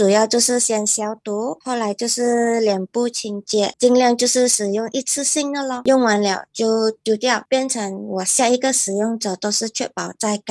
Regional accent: Malaysia; 我们马来西亚这边大多数医院会帮你缝合好

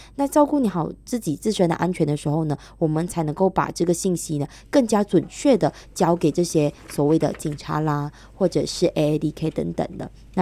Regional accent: Kuching, Sarawak, Malaysia; 不单单只是我们古晋方面所面对的一些问题

